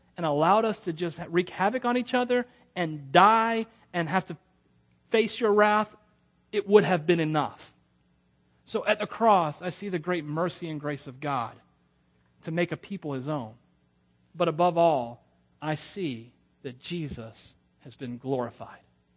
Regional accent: Wauchula, Florida, United States; I'm from Wachula. Did you carry him up to the Walmarts? That's how we talk.

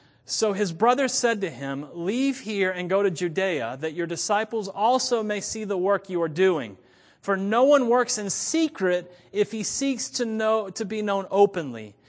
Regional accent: Wauchula, Florida, United States; I'm from Wauchula, Florida, where the biggest thing that they do, or the biggest thing to come out of Wauchula besides orange groves and oranges, is the story of Jesus

